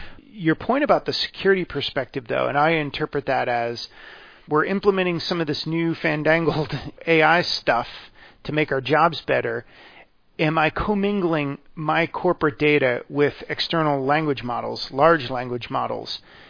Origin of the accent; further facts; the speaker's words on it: United States; In the spirit of, I'm an American, so I'm going to use a baseball analogy.